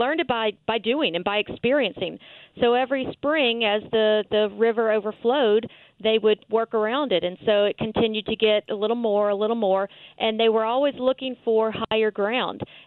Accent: New Orleans, Louisiana, United States; I am. I grew up in New Orleans.

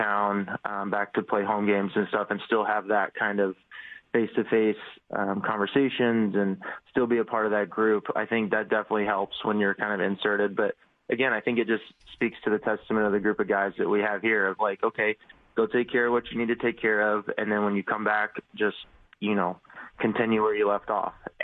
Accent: Oklahoma, United States; So growing up in Oklahoma, I've literally never been to a hockey game.

